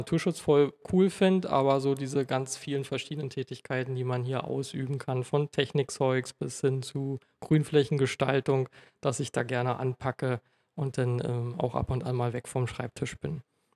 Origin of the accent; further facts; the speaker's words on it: Brandenburg, Germany; Also ich bin selber ein Brandenburger Urgestein, bin im kleinen Dorf nördlich von Oranienburg aufgewachsen, irgendwann nach Oranienburg gezogen und dann zum Studium damals nach Potsdam.